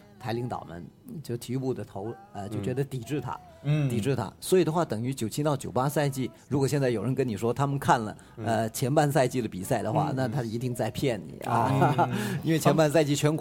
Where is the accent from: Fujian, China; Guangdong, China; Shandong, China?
Guangdong, China; 所以那天晚上就在地板上，我们广东人有这样的习惯，那时候铺上一个凉席